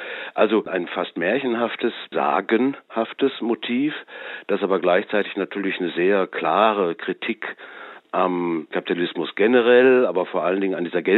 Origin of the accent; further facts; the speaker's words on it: Cologne, North Rhine-Westphalia, Germany; Ich selber bin ja aus Köln, dort habe ich ihn kennengelernt.